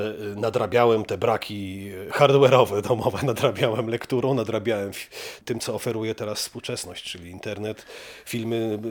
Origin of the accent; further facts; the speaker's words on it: Elbląg, Warmian-Masurian Voivodeship, Poland; now in Gdańsk, Poland; ja pochodzę z Elbląga, tutaj w Gdańsku jestem elementem napływowym, ale już, że tak powiem, zżytym bardzo mocno z miastem od kilkudziesięciu lat.